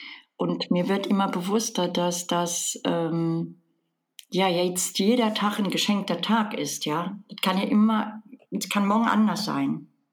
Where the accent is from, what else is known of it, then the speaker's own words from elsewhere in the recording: Rhineland-Palatinate, Germany; Ich war ja, bin mit 62 Jahren von der Mosel. Also ich war immer an der Mosel. Also es ist meine Heimat. Und habe dort auch in einer Wohnung alleine gelebt und bin dann von dort aus in eine WG gezogen.